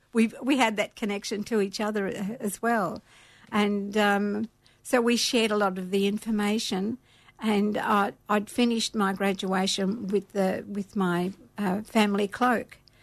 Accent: Victoria, Australia; I'm from Victoria and my mob is Yorta Yorta and Tangarang, and my great-grandmother was Wiradjuri, so... Yeah, I've got quite a few connections around New South Wales and Victoria.

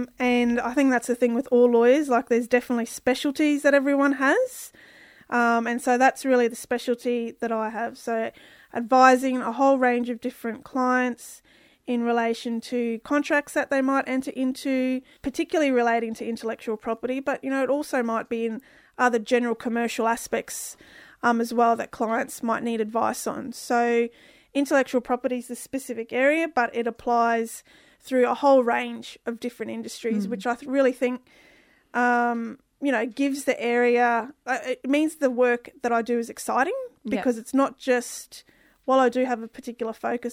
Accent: North Stradbroke Island, Queensland, Australia; now in Brisbane, Australia; So I come from the Kornamooka people of North Stradbroke Island and the surrounding Moreton Bay areas. So we're saltwater people over there. All my family continue to live over there on the island. I'm the only one now living here on the mainland in Brisbane.

